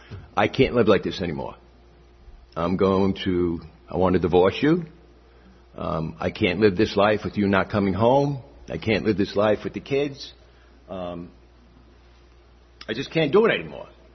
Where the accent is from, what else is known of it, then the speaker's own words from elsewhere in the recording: Staten Island, New York, United States; I grew up in Staten Island, New York.